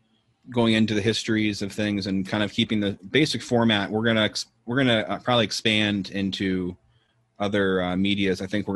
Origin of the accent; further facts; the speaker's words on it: Miami, Florida, United States; also born or lived in Chicago / Orlando; now in New York City, United States; I was born in Chicago, but then we moved to Miami when I was two-ish. And then we moved up from Miami to Orlando together, and then from Orlando to here.